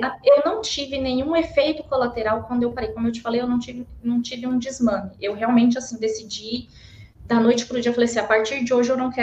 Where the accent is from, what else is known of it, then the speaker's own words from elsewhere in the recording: Minas Gerais, Brazil; now in São Paulo, Brazil; É, sou mineira, não sou aqui de São Paulo, sou mineira, mas casei com um paulista e vim parar aqui na capital.